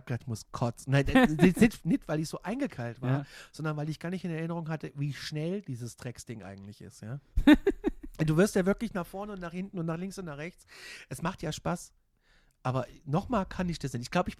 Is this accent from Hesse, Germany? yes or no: yes; Gudensberg, Hesse, Germany; Also das Ding ist, Gudensberg bei Kassel, da wo ich herkomme